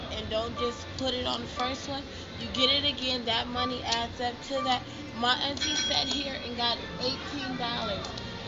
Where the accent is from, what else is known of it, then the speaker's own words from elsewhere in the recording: Pasadena, California, United States; California.